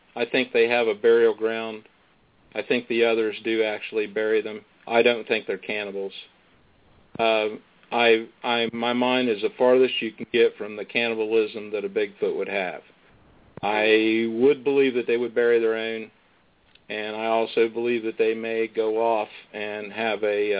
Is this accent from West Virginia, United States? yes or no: yes; West Virginia, United States; I was born and raised in Wood County, West Virginia.